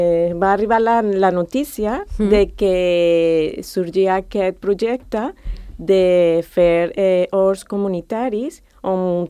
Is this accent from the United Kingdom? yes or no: no; Venezuela; Catalan is a second language; now in Spain; Jo soc de Venezuela